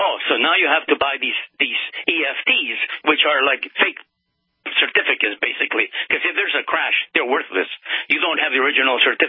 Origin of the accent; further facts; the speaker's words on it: Canada; as a Canadian, we're very helpful, very, very grateful to your president for having saved Canada